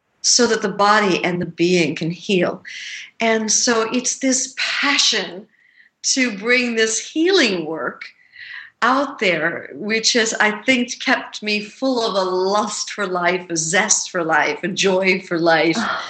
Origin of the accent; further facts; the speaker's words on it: New York, United States; I'm a New Yorker.